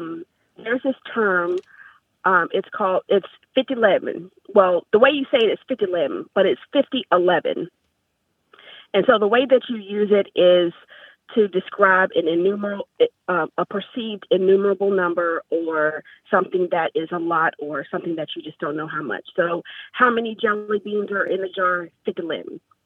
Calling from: Yuma, Arizona, United States; I am calling from Yuma, Arizona.

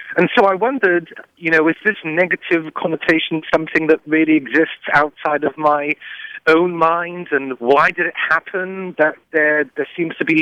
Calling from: Champaign, Illinois, United States

